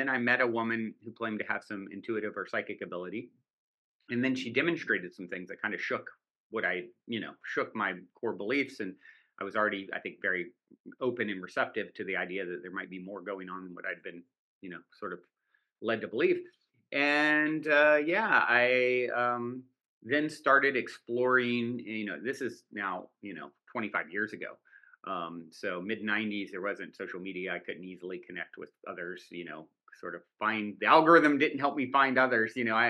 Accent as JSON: {"language": "English", "region": "East Coast", "country": "United States", "tie": "born or raised there", "lives_now": "Los Angeles, United States", "said": "I grew up on the East Coast, currently reside in Venice Beach, Los Angeles area, California"}